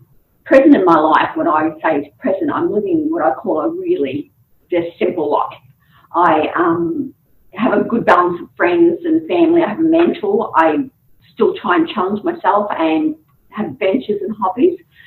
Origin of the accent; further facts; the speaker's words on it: Queensland, Australia; born there; I was born in North Queensland.